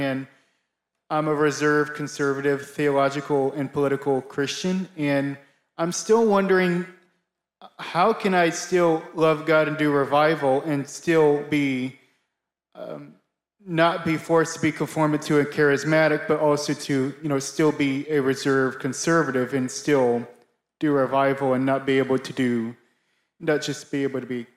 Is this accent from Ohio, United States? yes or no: no; Chattanooga, Tennessee, United States; I'm from Chattanooga, Tennessee.